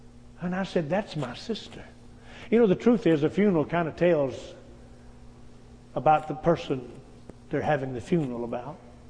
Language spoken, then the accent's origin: English; West Virginia, United States; also born or lived in Texas; I'm from West Virginia. I've been there longer than I've lived in Texas. All my family still live in Texas. I've lived longer in West Virginia. I'm a hillbilly